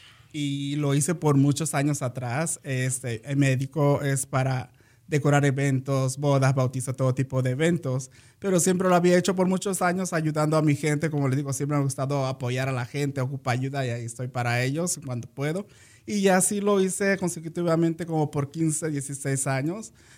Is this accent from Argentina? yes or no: no; Acapulco, Guerrero, Mexico; moved away as an adult; Salí de mi país, México. Soy de Acapulco, Guerrero. Salí de 18 años de allá. Y llegué aquí